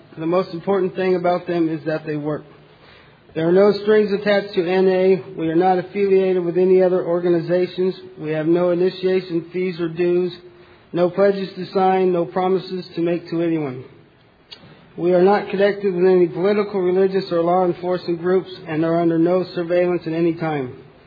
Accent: Sacramento, California, United States; I'm an addict from Sacramento, California.

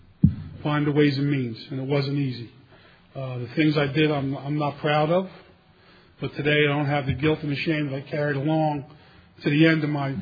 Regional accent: Newark, New Jersey, United States; now in Florida, United States; It says I'm from Florida, but originally I'm from Newark, New Jersey. Now, there's a little bit of a difference there, but it's okay. I got clean up in the Northeast, and that's my roots

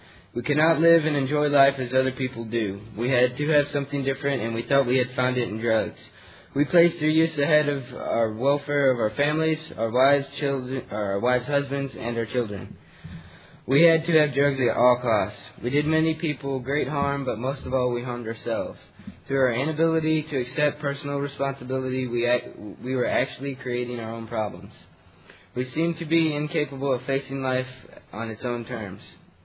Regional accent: Corpus Christi, Texas, United States; I'm an addict from Corpus Christi, Texas.

